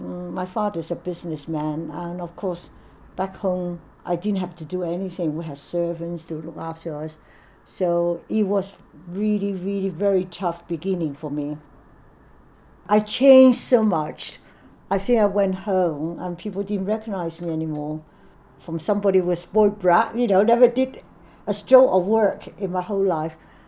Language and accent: English; Hong Kong; moved away as an adult; also born or lived in China; I've been in Bristol coming March will be 50 years, 50. I was actually born in China, but I was brought up in Hong Kong. I came here to study, and I've been here ever since.